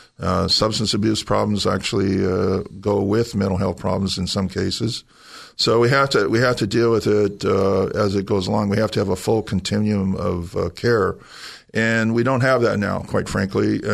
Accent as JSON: {"language": "English", "town": "San Jose", "region": "California", "country": "United States", "tie": "born or raised there", "said": "Well, I'm a native of San Jose. I grew up in San Jose, and I got 9 brothers and sisters."}